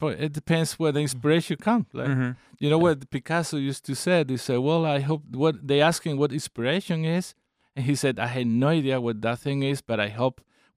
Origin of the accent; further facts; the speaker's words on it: Seville, Andalusia, Spain; Yeah, I'm from Seville.